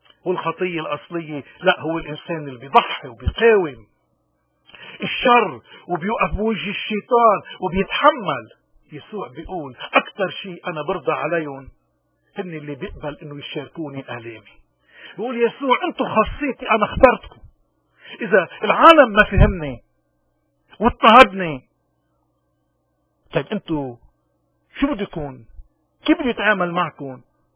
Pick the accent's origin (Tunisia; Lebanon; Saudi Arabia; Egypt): Lebanon; ونحن كلبنانيين اليوم لأي مذهب انتمينا